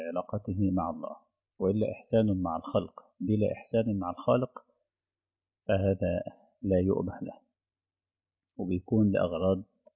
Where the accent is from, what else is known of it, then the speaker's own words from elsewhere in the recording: Egypt; مستشفى الدمرداش عندنا في مصر وقف